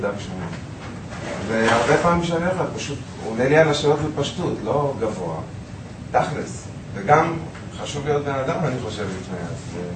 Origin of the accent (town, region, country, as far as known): Holon, Tel Aviv District, Israel